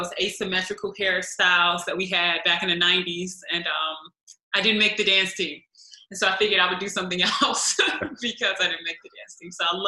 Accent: St. Louis, Missouri, United States; So I'm from St. Louis, Missouri.

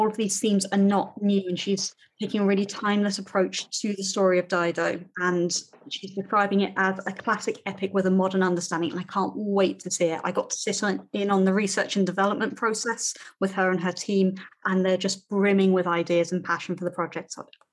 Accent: England, United Kingdom; now in Scotland, United Kingdom; I'm a painfully English theatre maker based up in Scotland

